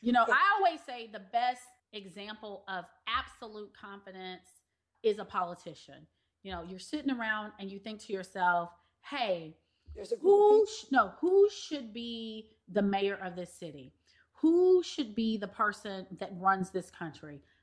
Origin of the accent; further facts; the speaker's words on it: Memphis, Tennessee, United States; Like, I'm from Memphis, T, and give me what I want up in here.